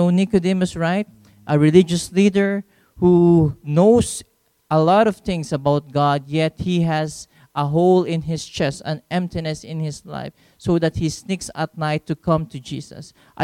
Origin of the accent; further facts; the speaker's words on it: Philippines; English is a second language; I'm a Filipino missionary to the Philippines and to Southeast Asia.